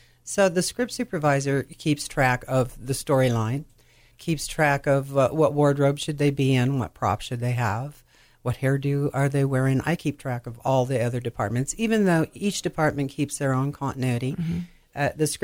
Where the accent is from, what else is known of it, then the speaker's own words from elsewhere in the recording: Peoria, Illinois, United States; now in California, US?; I'm originally from Peoria, Illinois.